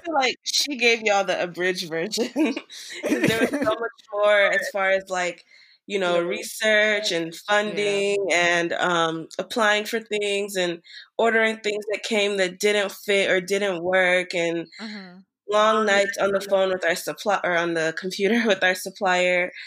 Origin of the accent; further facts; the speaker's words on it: Rivers, Nigeria; also born or lived in Imo State; I'm from River State. Before he comes and gets my life. I'm from Rivers and Imo State.